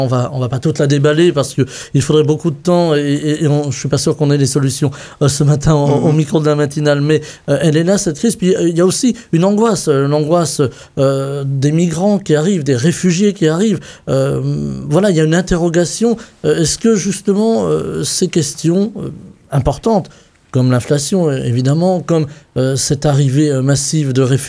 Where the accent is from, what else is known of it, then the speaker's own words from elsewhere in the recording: Brittany, France; chez nous en Bretagne